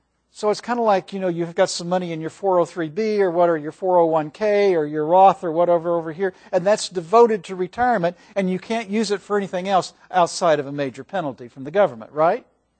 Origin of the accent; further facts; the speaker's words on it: Missouri, United States; Now, I was raised in Missouri, not in California, But in Missouri, there was this culture among second grade boys that girls had cooties.